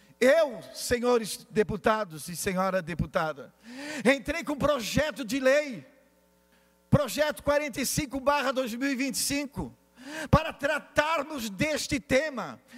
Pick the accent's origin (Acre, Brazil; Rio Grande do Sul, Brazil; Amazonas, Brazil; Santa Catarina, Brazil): Santa Catarina, Brazil; quero dizer para vocês que nós catarinenses precisamos ter orgulho do nosso povo.